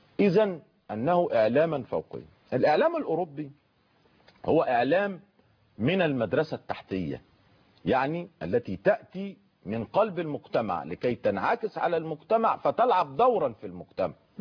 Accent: Mansoura, Dakahlia, Egypt; نضرب مثل عندنا في المنصوره

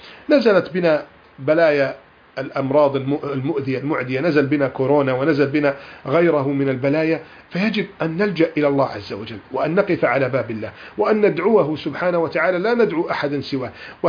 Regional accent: Egypt

